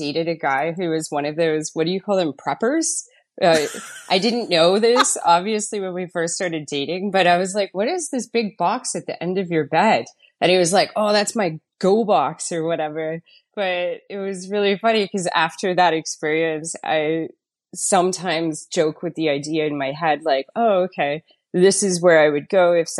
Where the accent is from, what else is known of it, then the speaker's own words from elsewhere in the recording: Fort McMurray, Alberta, Canada; Yes, I'm from Fort McMurray.